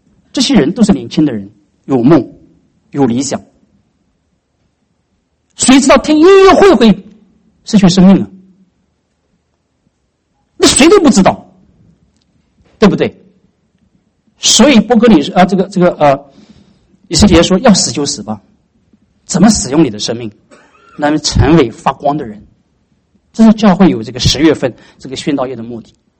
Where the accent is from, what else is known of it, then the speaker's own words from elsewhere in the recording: China; 我们中国人欠福音的债